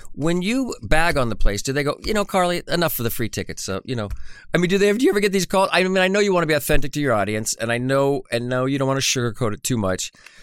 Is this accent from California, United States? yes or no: yes; California, United States; I grew up like a mile away from Knott's Berry Farm. But I was obviously a Disney kid. I grew up in Orange County.